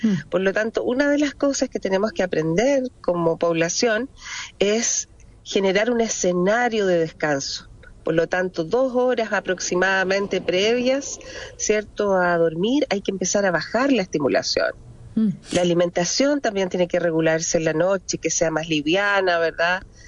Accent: Chile; es algo que quizás como chilenos y chilenas no hemos respetado

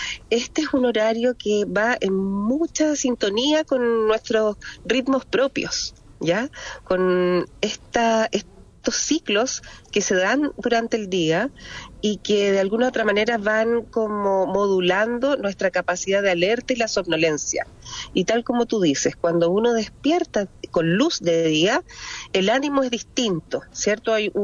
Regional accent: Chile; es algo que quizás como chilenos y chilenas no hemos respetado

